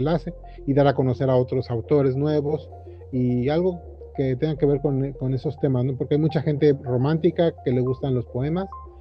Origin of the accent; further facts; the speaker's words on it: Mexico City, Mexico; now in Los Cabos, Mexico; Yo soy de la Ciudad de México. Actualmente vivo en Los Cabos, Baja California Sur.